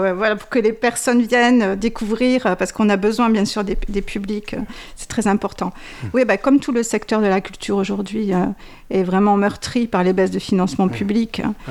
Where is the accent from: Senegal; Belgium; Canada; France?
France; Voilà, mais je suis française